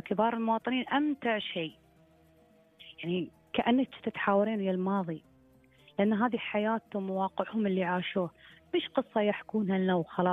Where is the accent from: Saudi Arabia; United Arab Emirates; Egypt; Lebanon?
United Arab Emirates; يرمز إلى يعني شيء قديم عندنا في الإمارات